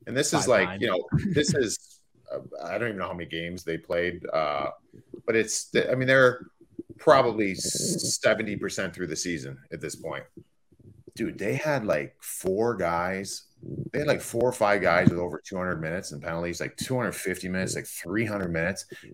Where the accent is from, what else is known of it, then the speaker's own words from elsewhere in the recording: Cleveland, Ohio, United States; I grew up in Cleveland. I played high school hockey, went right into the Ontario Hockey League.